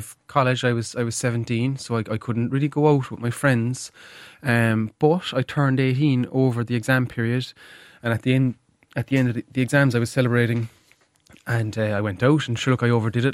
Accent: Cobh, County Cork, Ireland; Yeah. I mean, I was born in the city, and I was raised in Cove. That's where my family are all from.

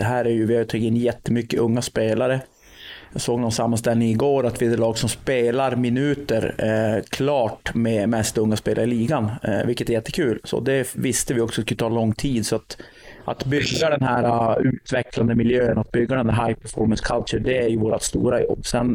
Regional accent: Sweden; Och det är ju inte för att jag är svensk

